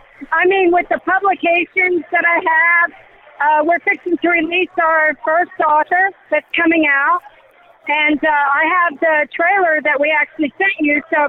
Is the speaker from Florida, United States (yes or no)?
yes; Tampa, Florida, United States; which is right in my back door because I'm from Tampa.